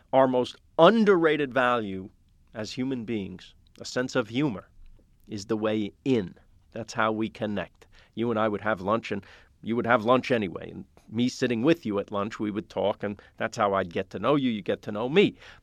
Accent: New York, United States; I could have done it in New York. I'm from New York.

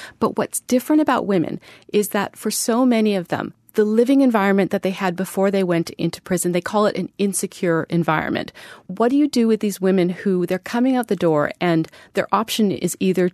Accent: Vancouver, British Columbia, Canada; born or raised there

